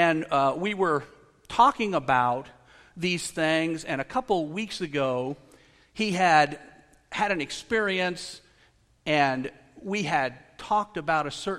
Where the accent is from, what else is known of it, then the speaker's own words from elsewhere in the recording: United States; I mean, we grew up in America. We all knew that.